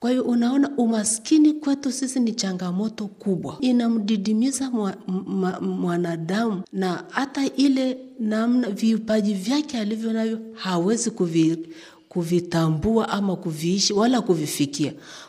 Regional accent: Tanzania; kama Mtanzania

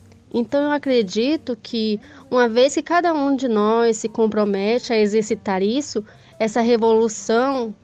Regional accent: Manaus, Amazonas, Brazil; sou da cidade de Manaus, no Amazonas

